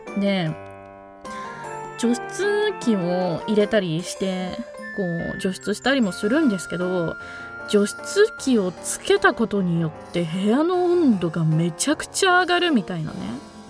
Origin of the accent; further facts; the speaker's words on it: Ehime, Japan; あの私の地元愛媛はですね、日本で一番土地が安く家賃の安いところと言われておりますので